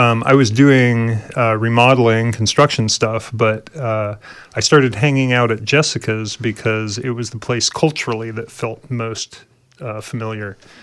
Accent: Oregon, United States; I'm from Oregon originally. I go back seven generations there, and so I'm a long ways from family

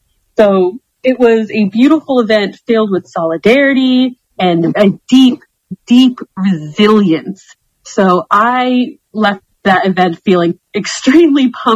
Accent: Tampa, Florida, United States; I was telling everyone that I was from Tampa, that I was from Florida

